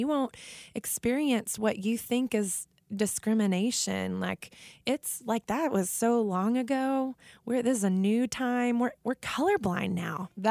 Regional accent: Longview, Texas, United States; So I grew up in East Texas, a town called Longview, so kind of a mid-sized town, very much with the heart of a deep South sort of town.

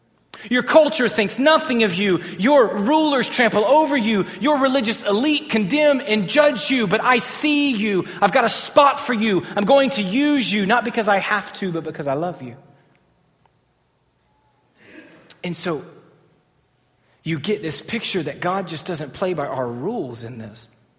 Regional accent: Texas, United States; So, I'm from East Texas myself, so it's, let's just own it.

